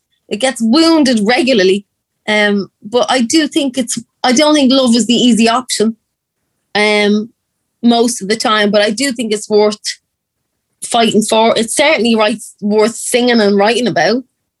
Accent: Ireland; I am Irish, and I am female, and I'm from a line of strong women.

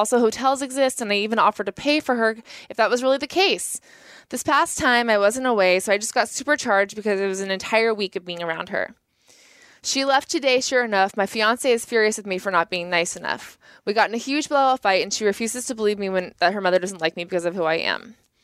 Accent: Midwest, United States; I'm just a Midwesterner

